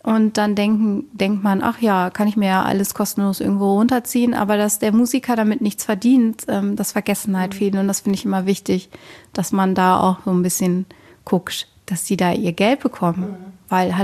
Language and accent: German; Rhineland, Germany; weil ich komme eigentlich auch aus dem Rheinland.